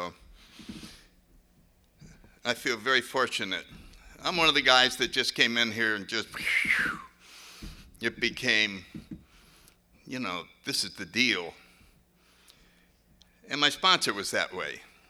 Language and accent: English; New Haven, Connecticut, United States; So anyway, I grew up in New Haven, Connecticut. I was born in 1931, so in a little while I'll be 80.